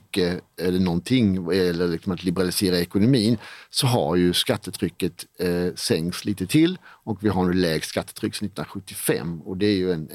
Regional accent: Blekinge, Sweden; Jag är från Blekinge.

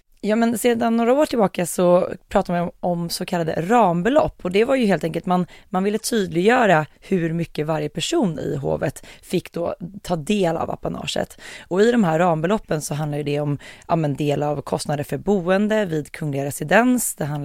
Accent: Nora, Örebro County, Sweden; Och det kan jag säga att jag saknar lite med att inte bo kvar i Nora, för det var en väldigt fin tradition.

